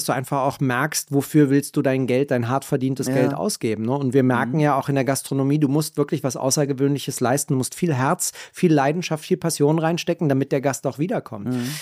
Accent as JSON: {"language": "German", "region": "Berlin", "country": "Germany", "said": "Berlin ist meine Heimat und ich arbeite dort. Mein Herz habe ich an Graz verloren."}